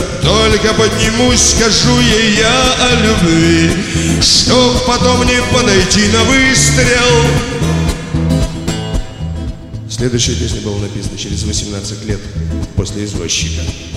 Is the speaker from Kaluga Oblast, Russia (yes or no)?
no; Saint Petersburg, Russia; Я ленинградец, и я думаю, что меня правильно поймут, что я очень много пою о моем родном городе, в котором я жил, живу, умру, наверное, если не на гастролях, потому как очень его люблю.